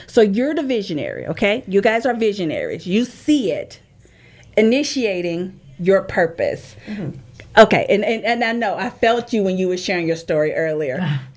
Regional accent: Nashville, Tennessee, United States; also born or lived in Tampa; I am from Nashville, Tennessee, but I was in Tampa for a stint and relocated back to Nashville

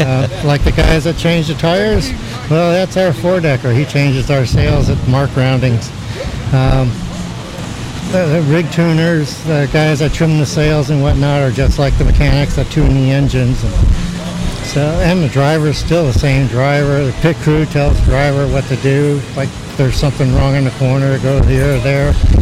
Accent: St. Petersburg, Florida, United States; I grew up in St. Pete, so I'm raised sailing in thunder and lightning.

